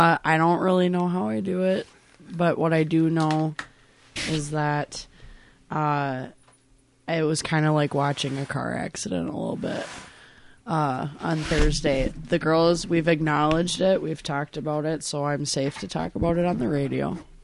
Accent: Red Wing, Minnesota, United States; I'm from Red Wing. I grew up in Red Wing.

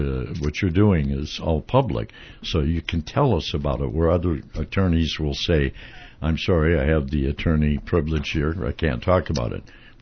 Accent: Saint Paul, Minnesota, United States; Now, I was seated next to Thompson, and I'm from St. Paul, and it happened in Highland Park, and it was a high-profile murder.

